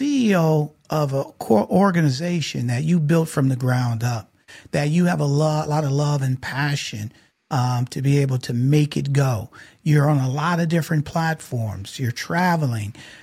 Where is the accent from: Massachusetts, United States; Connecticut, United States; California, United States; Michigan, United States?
Michigan, United States; Detroit; I grew up in Detroit, Michigan. There wasn't a lot of beaches and stuff.